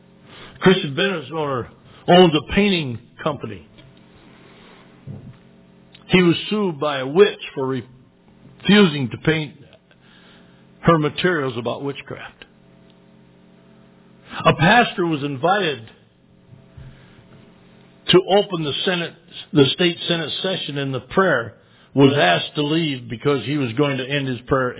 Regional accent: United States; I want you to know I'm an American. And I love America.

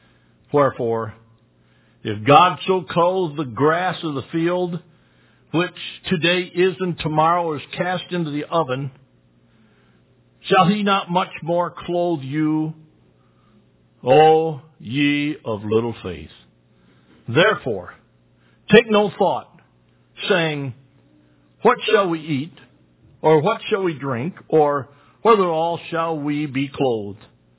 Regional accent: Michigan, United States; And when I grew up in Michigan, they'd drag out them big old stumps that were from the big fire of Michigan

